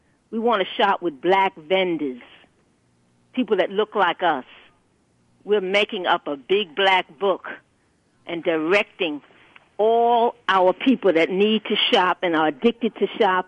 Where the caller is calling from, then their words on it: Brooklyn, New York, United States; I'm calling you from the Freedom Party headquarters.